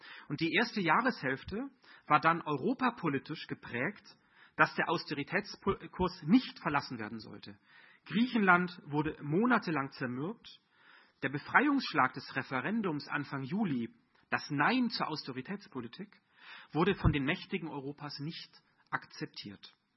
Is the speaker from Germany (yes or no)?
yes; Mainau, Baden-Württemberg, Germany; ich komme vom Bodensee, bin in der mittelständischen Gastronomie aufgewachsen auf der Insel Mainau